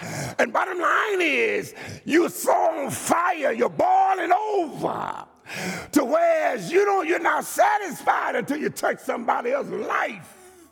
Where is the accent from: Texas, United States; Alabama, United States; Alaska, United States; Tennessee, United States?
Alabama, United States; Birmingham; now in Maryland, United States; I'm from Alabama. Birmingham, Alabama, amen.